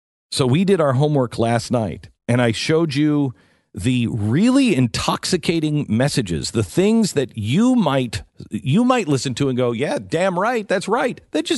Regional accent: England, United Kingdom

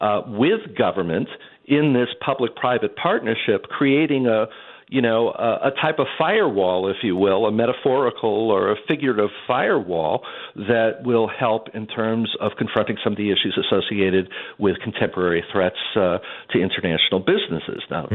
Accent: Michigan, United States; I'm originally from Michigan

